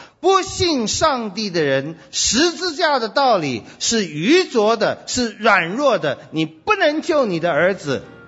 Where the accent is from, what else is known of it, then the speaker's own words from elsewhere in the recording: China; 我们中国人都会说，孔子都会说嘛，大杖则受，小杖则走嘛。